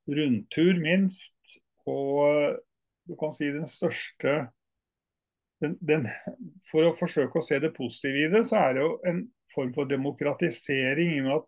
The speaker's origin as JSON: {"language": "Norwegian", "region": "Oslo", "country": "Norway", "tie": "born or raised there", "said": "Jeg bor i Oslo, på det som heter Beste Vestkant. Jeg vokste opp på Lilleaker, som noen kanskje ville karakterisere som verste vestkant i sin tid, med mye industribedrifter og sånn."}